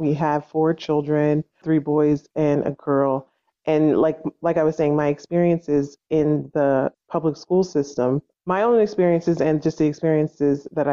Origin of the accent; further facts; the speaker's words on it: New Jersey, United States; moved away; we moved to Texas, which is I'm from New Jersey, and we moved to Texas, which is a very homeschool friendly state.